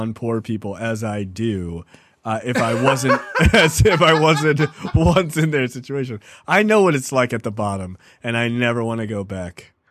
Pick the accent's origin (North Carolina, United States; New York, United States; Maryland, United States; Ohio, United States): Maryland, United States; I'm from Maryland, very blue.